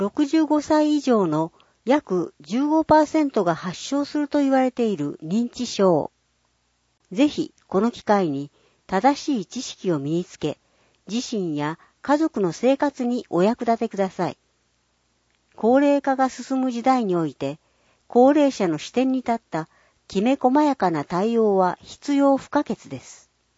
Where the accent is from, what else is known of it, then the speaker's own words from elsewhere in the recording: Christchurch, Canterbury, New Zealand; Japanese is a second language; ガーデンシティ、田園都市として知られる私の故郷、クライストチャーチ市には、たくさんの種類の花が鑑賞できる広い公園や庭園があり、